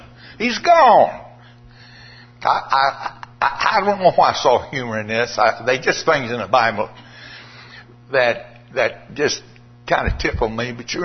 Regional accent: Coleman, Texas, United States; Hey, I come from Coleman, Texas. You go nowhere and turn right to get to Coleman.

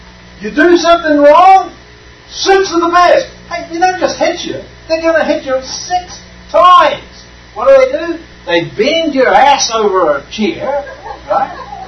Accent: New Zealand; Now, man, when I was growing up in New Zealand, in high schools, they had corporal punishment.

